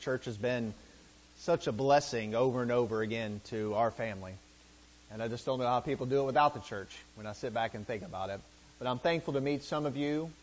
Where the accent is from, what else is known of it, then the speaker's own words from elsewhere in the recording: St. Augustine, Florida, United States; moved away; We are originally from St. Augustine, Florida, but we've lived all over the place. We've lived in most of our adult lives out on the West Coast in the Seattle, Washington area.